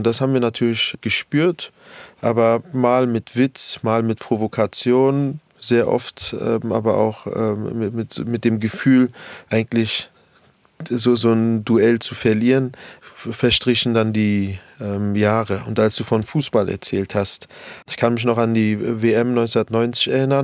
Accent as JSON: {"language": "German", "region": "Berlin", "country": "Germany", "tie": "born or raised there"}